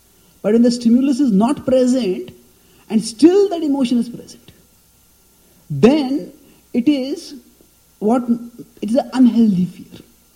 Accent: India; English is a second language; I come from India where people are mad for cricket.

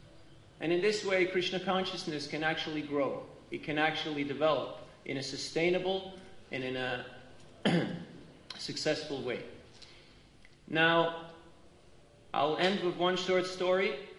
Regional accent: Switzerland; because I told him I'm from Switzerland

